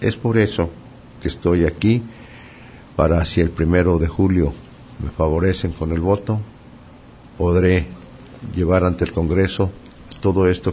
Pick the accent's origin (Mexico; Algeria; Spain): Mexico; Sayula, Jalisco; presidente municipal allí de mi pueblo de Sayula, Jalisco.